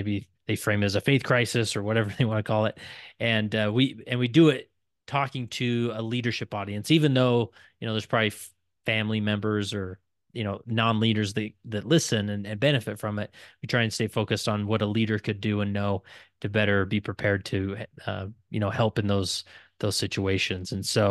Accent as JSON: {"language": "English", "town": "West Valley City", "region": "Utah", "country": "United States", "tie": "born or raised there", "said": "So I'm born and raised in Utah, in West Valley City, Utah, just the west side of Salt Lake"}